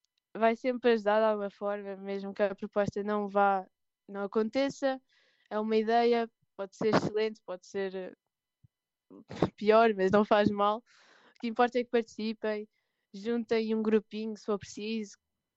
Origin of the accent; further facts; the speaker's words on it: Aveiro, Portugal; Sou mesmo de Ilha, nasci em Aveiro.